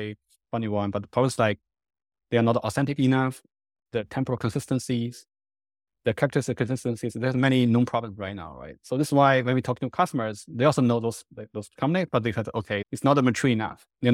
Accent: Huangshan, Anhui, China; I grew up in Huangshan, right? The Yellow Mountain is my hometown. It's like a small city. I call it tier 4, tier 3 city in China.

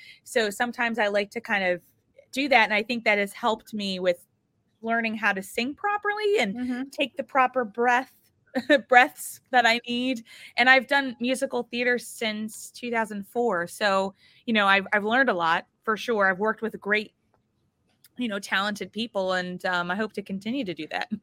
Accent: Philadelphia, Pennsylvania, United States; accent: Philly; And sometimes my Philly accent pops out and I'm like, I don't know where that came from.

